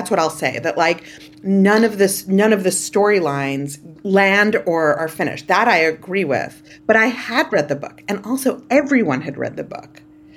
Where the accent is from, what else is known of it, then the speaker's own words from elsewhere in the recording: Canarsie, New York, United States; I grew up in Canarsie.